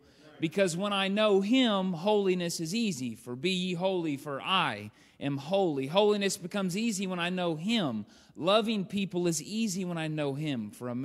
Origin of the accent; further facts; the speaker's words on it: Louisiana, United States; I'm from Louisiana. I'm redneck.